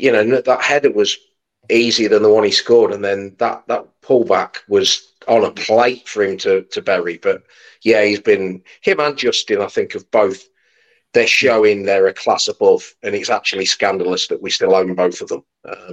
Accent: East Midlands, United Kingdom; We're both from Leicestershire, but she'd moved to London.

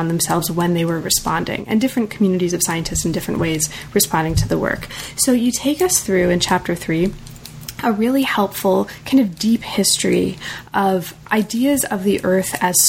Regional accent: United States; Oh, I'm very American.

